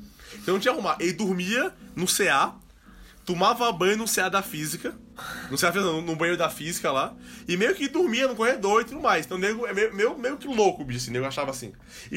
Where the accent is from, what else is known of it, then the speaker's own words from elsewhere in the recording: Recife, Pernambuco, Brazil; now in Brasília, Brazil; Justamente porque eu cheguei eu vim de Recife, né? Eu cheguei no ensino médio, na oitava série ainda.